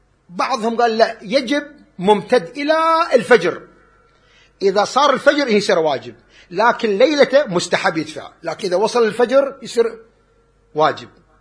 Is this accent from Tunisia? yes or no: no; Kuwait; احنا بالشعير يمكن ما عندنا بالكويت، مكان ثاني بيصل.